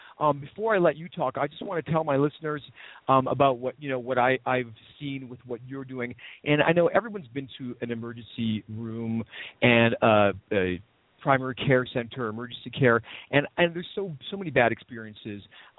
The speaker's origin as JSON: {"language": "English", "country": "Canada", "lives_now": "United States", "said": "I'm Canadian, and I have experience in the Canadian healthcare system"}